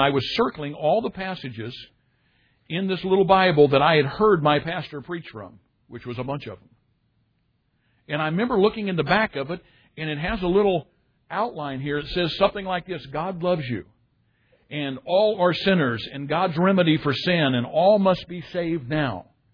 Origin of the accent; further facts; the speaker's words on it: Illinois, United States; Dale was from North Carolina. I was from Southern Illinois. We both joined the Navy